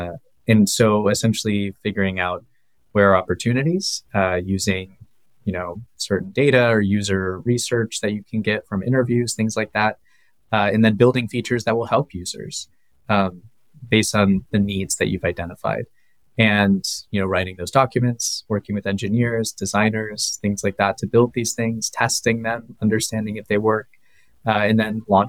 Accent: San Francisco, California, United States; born there; You know, I was born in San Francisco, so I feel some sort of loyalty.

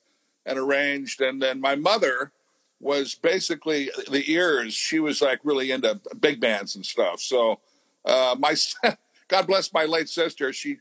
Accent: Creston, Iowa, United States; born there; I was born in Southwest Iowa in a town called Creston, Iowa.

